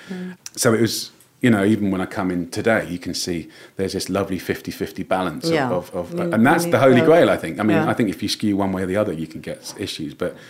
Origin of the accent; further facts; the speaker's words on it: South Ockendon, East of England, United Kingdom; born there; And I was born actually in South Ockingdon. South Ockingdon in Grays, Essex. So right in the estuary of Essex and got devastated in the war.